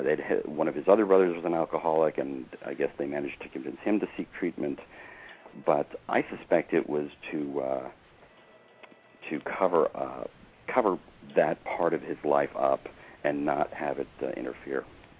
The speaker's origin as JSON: {"language": "English", "region": "New York", "country": "United States", "tie": "born or raised there", "said": "this underconfident, schlubby teenager growing up outside of New York City"}